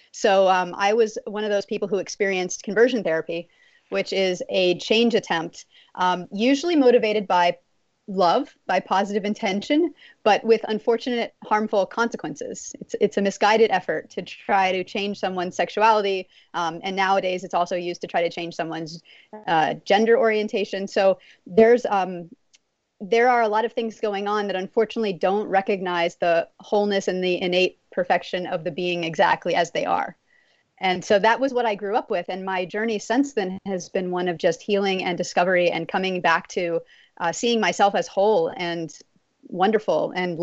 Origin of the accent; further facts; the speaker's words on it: Texas, United States; I've always had pets growing up, but I grew up in Texas